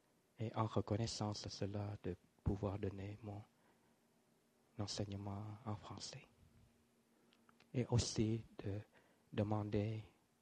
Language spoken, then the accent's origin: French; France; Mon vietnamien était très limité parce que je suis né en France, et j'ai fait toutes mes études en France, toutes mes études en français, dans les lycées français.